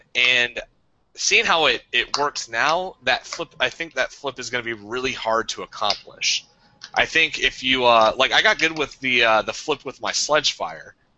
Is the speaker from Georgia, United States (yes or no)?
yes; Atlanta, Georgia, United States; I grew up in Atlanta, which is very city oriented, so I never had like a BB gun or anything like that.